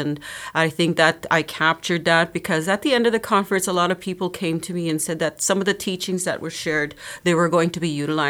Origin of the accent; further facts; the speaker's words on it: Peguis First Nation, Manitoba, Canada; I'm from Peguis First Nation, and I did grow up in Peguis. I had both parents. They were teachers in the community, so it was a very stable environment that I grew up in.